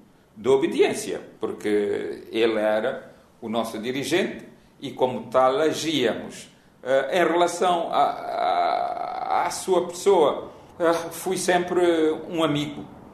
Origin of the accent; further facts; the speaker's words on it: Cape Verde; Não, olha que eu sou cabo-verdiano, não é?